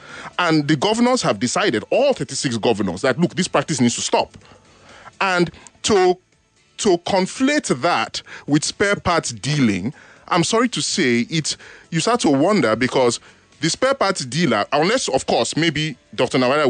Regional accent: Port Harcourt, Rivers, Nigeria; we grew up here in Nigeria. When I was younger, the herdsmen would pass through my hometown, Port Harcourt.

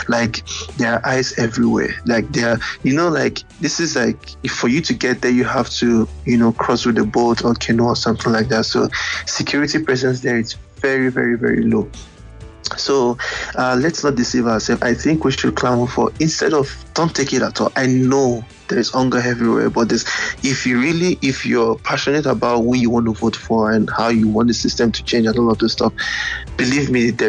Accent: Niger Delta, Nigeria; now in Canada; Okay, so I'm originally from the Niger Delta. I'm from an oil producing community.

